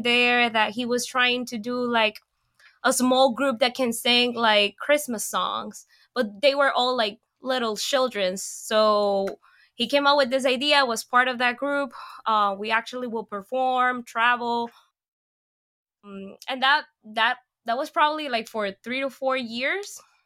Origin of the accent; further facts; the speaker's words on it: Panama; Okay, so I'm originally from Panama.